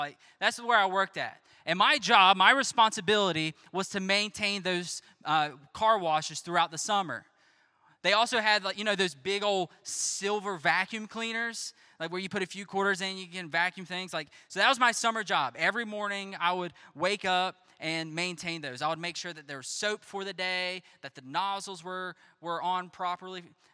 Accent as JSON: {"language": "English", "region": "South Carolina", "country": "United States", "said": "So in South Carolina, there's this hobby. That's where I'm from. I'm from South Carolina."}